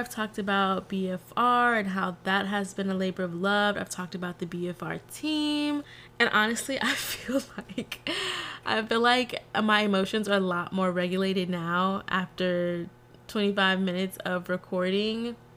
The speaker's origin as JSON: {"language": "English", "region": "Texas", "country": "United States", "said": "but y'all know I'm from Texas. I rep Texas till the day I die. Very much a Texas girl through and through."}